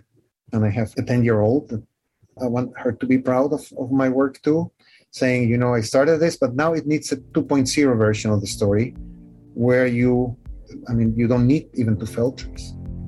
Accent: Chile; English is a second language; Because I'm native from Chile, and I developed this whole industry in the country.

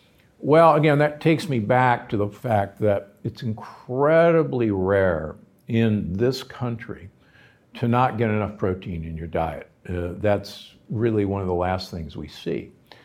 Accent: Omaha, Nebraska, United States; Again, I'm from Omaha, Nebraska originally, but it's there and it's an important thing to realize.

